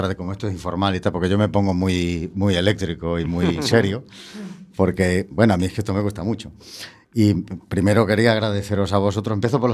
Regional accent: Galicia, Spain; en mi caso yo soy gallego, soy payo

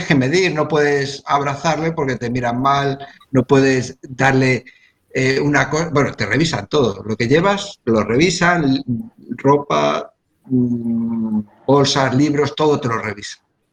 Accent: Spain; yo soy español y conmigo me gritas un poquito y luego bajas el tono porque soy español

